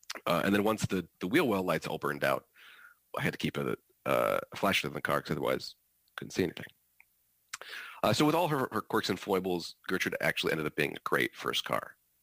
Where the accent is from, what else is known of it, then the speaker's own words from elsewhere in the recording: Michigan, United States; Growing up in Michigan, he took me to the Detroit Auto Show once.